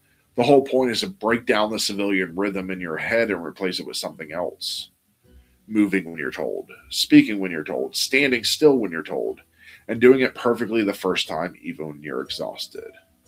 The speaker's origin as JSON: {"language": "English", "region": "Florida", "country": "United States", "tie": "born or raised there", "said": "Listen, I grew up in Florida. That was daily life in Florida."}